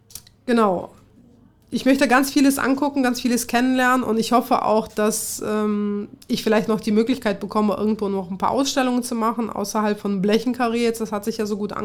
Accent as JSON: {"language": "German", "country": "Kazakhstan", "tie": "born or raised there", "also_born_or_lived": "Tajikistan", "moved": "yes", "lives_now": "Germany", "said": "Ich bin in Tadschikistan geboren. Dann gab es dort ja einen 5-jährigen Bürgerkrieg. In der Zeit sind wir nach Kasachstan gefahren und ich bin dort quasi mit aufgewachsen. Und im Jahr 2000 sind wir als Spätaussiedler nach Deutschland gekommen. Also weil meine Großeltern sind jeweils deutsch."}